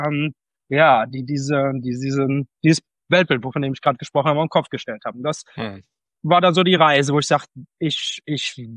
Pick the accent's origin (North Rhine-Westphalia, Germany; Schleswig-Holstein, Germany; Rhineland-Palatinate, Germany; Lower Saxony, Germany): North Rhine-Westphalia, Germany; Ratheim